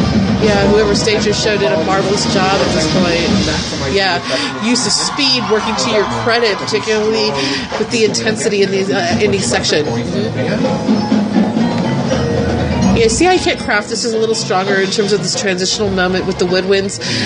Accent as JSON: {"language": "English", "town": "Valencia", "region": "California", "country": "United States", "said": "I'm from Valencia, California"}